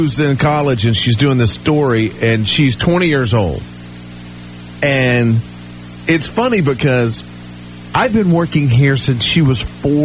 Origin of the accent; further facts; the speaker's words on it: Georgia, United States; 23 years, I grew up in Georgia. So, for more than half of my life, I lived in the state of Georgia.